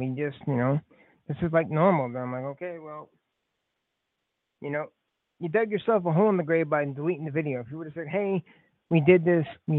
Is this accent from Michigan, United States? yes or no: yes; Detroit, Michigan, United States; I grew up in Detroit, I can't make a name for myself.